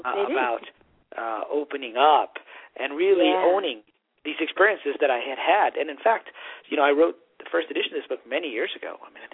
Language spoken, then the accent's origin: English; Pakistan; born there; and I was born in Pakistan in this life.